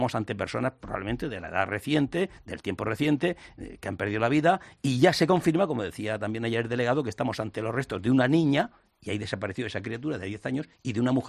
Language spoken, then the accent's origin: Spanish; Murcia, Region of Murcia, Spain; Yo, mi tierra, en Murcia